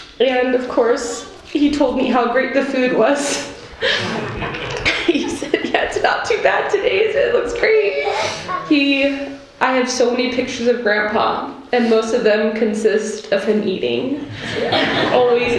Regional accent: California, United States; And I grew up in California with him.

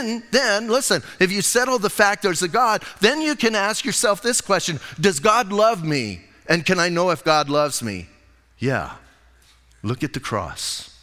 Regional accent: Bisbee, Arizona, United States; Remember, I'm from Bisbee, so I get a pass, right?

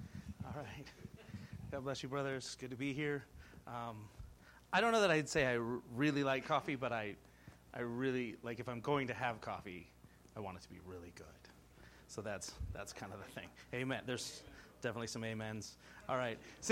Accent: Jeffersonville, Indiana, United States; I'm from the Jeffersonville area.

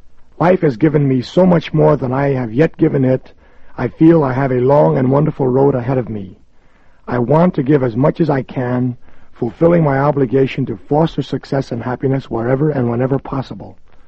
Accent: Crockett, California, United States; When at 23 I ran for constable in my hometown of Crockett, California

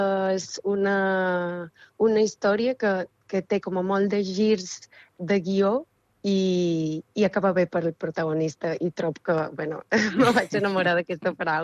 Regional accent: Valladolid, Castile and León, Spain; Catalan is a second language; now in Mallorca, Spain; Vaig arribar, jo som de Valladolid, i vaig arribar aquí fa ja un parell d'anys, totalment per casualitat.

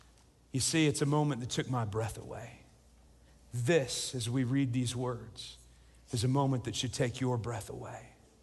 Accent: Midwest, United States; I'm from the Midwest, and there's a Midwestern poet who says, I've got two moods, okay and not okay.

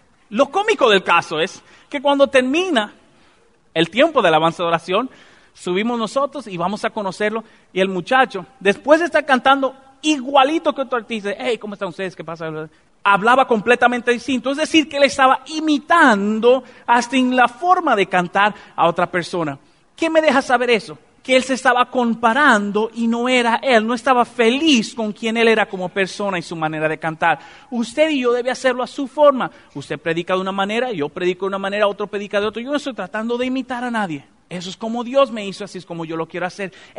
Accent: Dominican Republic; Yo no puedo ser pastor en esa iglesia porque yo no nací en México. Bueno, aprendemos ahí, échemele salsa a los tacos y yo predico en español y en dominicano, ¿no?

